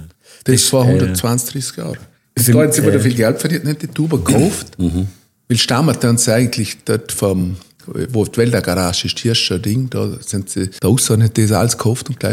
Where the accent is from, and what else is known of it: Alberschwende, Vorarlberg, Austria; born or raised there; also born or lived in Lustenau